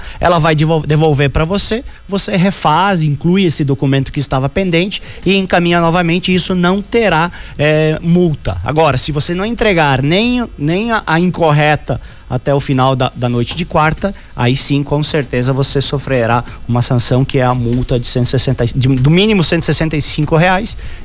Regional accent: Brazil; E obviamente, como bom brasileiro, né, muita gente deve deixar para as últimas horas

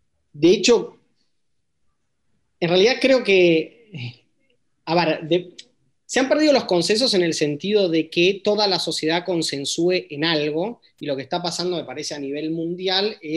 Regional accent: Argentina; El ejemplo para mí en Argentina, y perdónenme si estoy siendo muy argentino, es la vacuna

